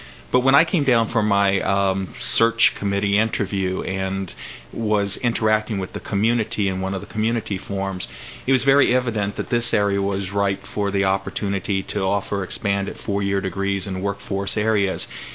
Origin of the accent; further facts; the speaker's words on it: St. Petersburg, Florida, United States; I grew up basically in St. Petersburg, Florida